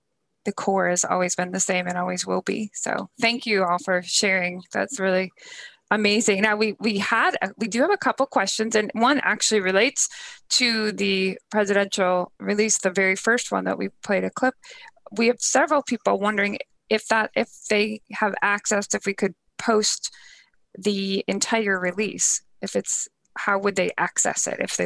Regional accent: Buffalo, New York, United States; we had a question from Chris Minkler in Buffalo, my hometown

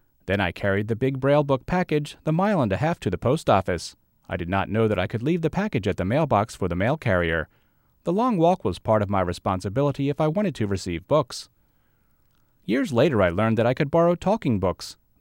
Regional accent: Iowa, United States; A library for the blind had been established in my home state of Iowa

